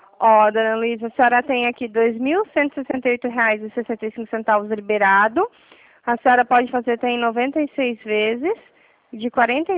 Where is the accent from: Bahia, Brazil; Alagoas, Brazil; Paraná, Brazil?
Paraná, Brazil; Toledo; Sou de Toledo, Paraná.